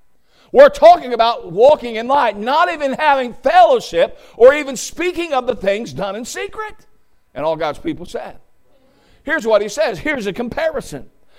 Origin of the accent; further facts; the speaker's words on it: Ohio, United States; I said, listen, I grew up in Southern Ohio. We drink sweet tea.